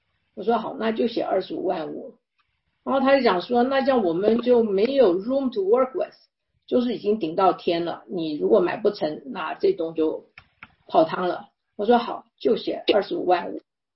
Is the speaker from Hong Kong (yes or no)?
no; Taiwan; 他说对啊，我是台湾来的，我说我也是，